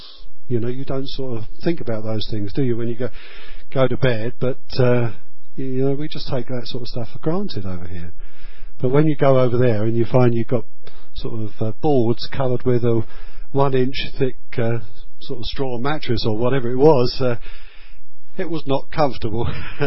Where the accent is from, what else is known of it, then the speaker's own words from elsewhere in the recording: England, United Kingdom; But, you know, we're English and we're not always good at sharing our needs, are we, with each other? Good heavens, man. I'm British.